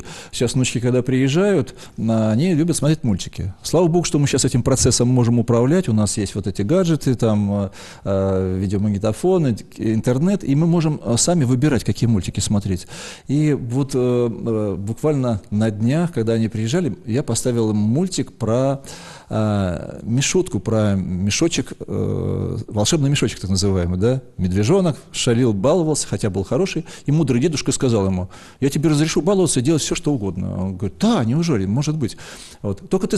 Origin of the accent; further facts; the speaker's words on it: Sevastopol, Crimea, Ukraine; now in Saint Petersburg, Russia; Я счастлив, что я из Севастополя в 78 году сюда приехал и являюсь теперь частью Петербурга.